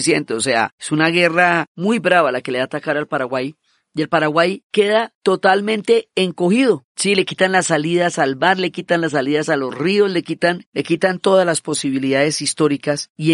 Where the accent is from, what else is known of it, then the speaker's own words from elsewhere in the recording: Colombia; los paraguayos y los colombianos somos hermanos